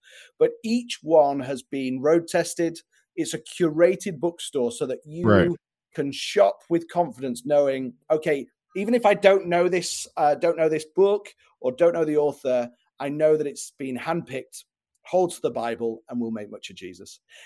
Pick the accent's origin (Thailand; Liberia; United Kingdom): United Kingdom; England; now in Chicago, United States; I'm from England originally, but I live in Chicago now.